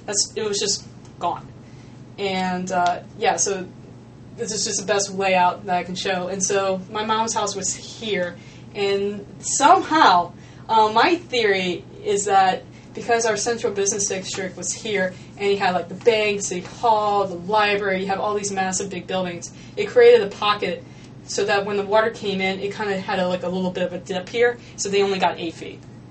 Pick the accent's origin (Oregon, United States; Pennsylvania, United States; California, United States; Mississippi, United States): Mississippi, United States; Waveland; So my hometown is Waveland. But a local will pronounce it, and this is where the accent